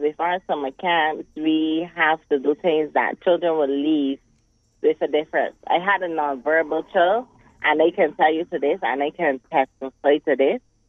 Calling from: Saint Philip, Barbados; I'm calling from St. Philip.

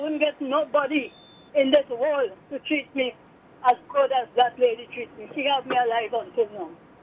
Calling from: Santa Cruz, San Juan–Laventille, Trinidad & Tobago; I'm calling from the Santa Cruz Hall Road. I'm the lady on the hill.

